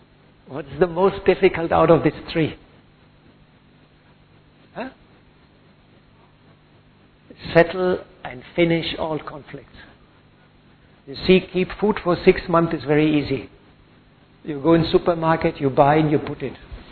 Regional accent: Germany; English is a second language; And I'm now 60 years old and I'm from Germany.

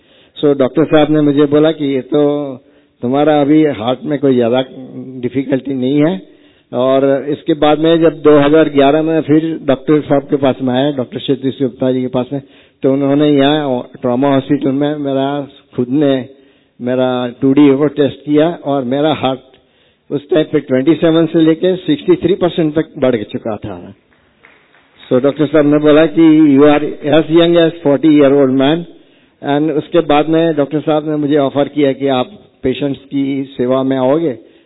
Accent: Mumbai, Maharashtra, India; मैं बम्बई का रहने वाला हूँ, बम्बई जाऊंगा तो वहाँ सेकंड ओपिनियन लूंगा।

